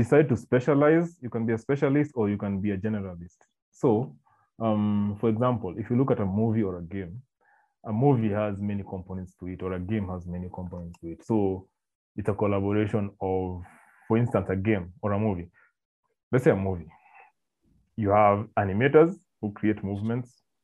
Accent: Kenya; Some people think I'm from Congo, South Africa, Zimbabwe, Zambezi. But it's Kenyan. I'm a Kenyan.

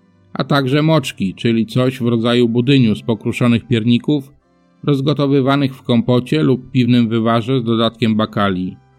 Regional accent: Wrocław, Lower Silesian Voivodeship, Poland; mieszkańcy mojego rodzinnego miasta, czyli Wrocławia

